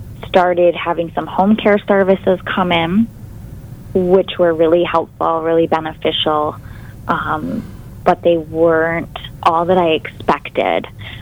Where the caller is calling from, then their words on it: Maine, United States; And yes, I'm calling in from Maine. I woke up to 3 inches of fresh snow this morning.